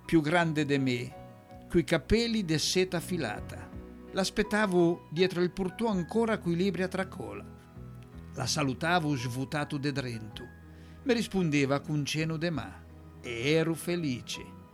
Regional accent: Ancona, Marche, Italy; Siamo d'Ancona e ce ne vantiamo

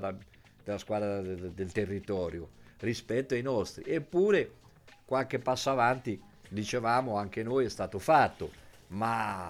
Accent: Ancona, Marche, Italy; ma io sono d'Ancona e una mano la do, quello sì.

